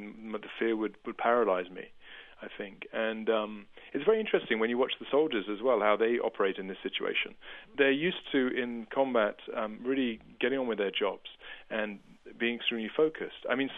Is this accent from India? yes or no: no; United Kingdom; I'm a British citizen, and we have soldiers in Afghanistan too